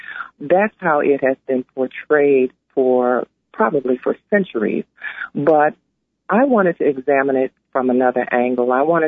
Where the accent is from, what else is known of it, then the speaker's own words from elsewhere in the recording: Chicago, Illinois, United States; The role models I had growing up in Chicago were entrepreneurs, the black people who owned a funeral parlor, the black people who owned a rib joint, the black people who owned the cleaners.